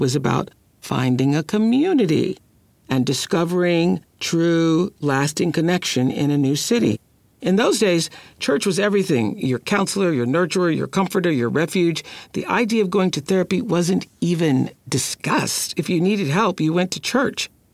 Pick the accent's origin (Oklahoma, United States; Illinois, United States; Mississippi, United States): Mississippi, United States; Kosciusko; makes me think of growing up in Kosciuszko, Mississippi, and how the church was the central point of our life.